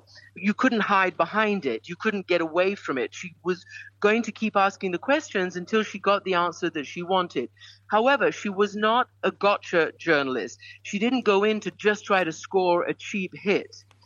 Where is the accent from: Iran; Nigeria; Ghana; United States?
Iran; also born or lived in United Kingdom; I grew up in Iran and in the UK